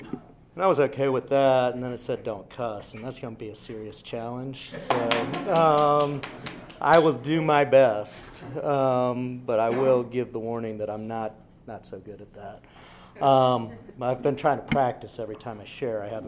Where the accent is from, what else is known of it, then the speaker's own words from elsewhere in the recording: Tallahassee, Florida, United States; Now before that, backing up, I grew up in Tallahassee, Florida.